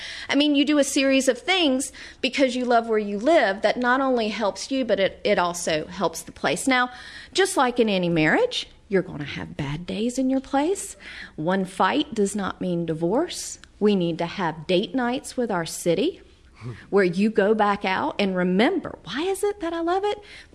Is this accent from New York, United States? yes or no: no; North Carolina, United States; And, of course, I grew up in North Carolina. And that means, one of the things that means is when you see people, you say hi.